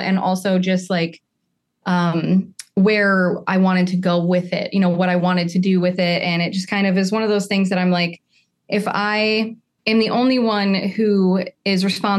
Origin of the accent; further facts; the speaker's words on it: Michigan, United States; So growing up in Michigan, I was playing, you know, four shows a week